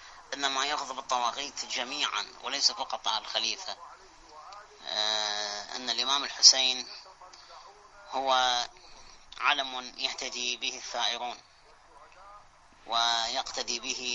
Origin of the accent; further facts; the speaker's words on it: Iraq; ونحن كعراقيين حقيقة قد حز في أنفسنا ذلك